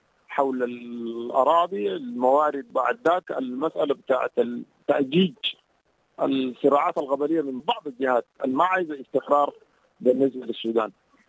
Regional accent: Kordofan, Sudan; خاصة عندنا في كردفان بيجدد سنويا مع نزول الأمطار،

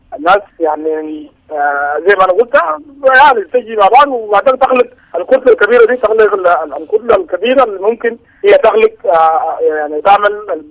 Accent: Sudan; احنا كشعب سوداني

